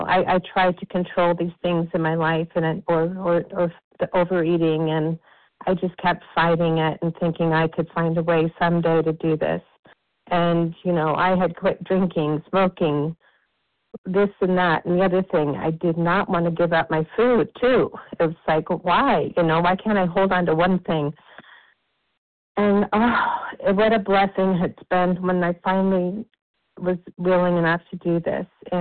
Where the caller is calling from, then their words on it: Arizona, United States; I'm calling from Arizona.